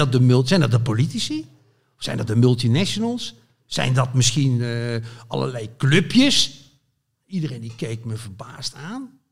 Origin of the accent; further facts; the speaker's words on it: Zevenbergen, North Brabant, Netherlands; Ik kom dus uit West-Brabant, uit het plaatsje Zevenbergen.